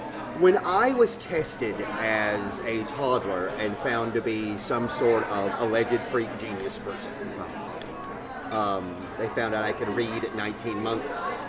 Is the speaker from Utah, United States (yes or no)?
no; Louisville, Kentucky, United States; now in Texas, United States; I am actually from the city, but my parents grew up in the southern hills of Kentucky, and Louisville, Kentucky, as long as I have lived in Texas, which I've lived in Texas now longer than I lived in Louisville, Kentucky